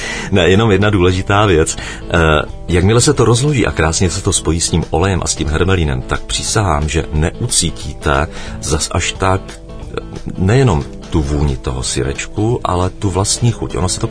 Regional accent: Olomouc, Olomouc Region, Czechia; Já jsem říkal, že jsem z Olomouce.

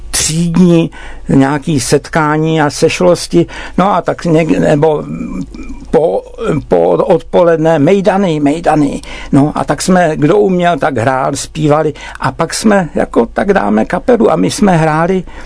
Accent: Prague, Czechia; Hele, já jsem kluk z Pankráce.

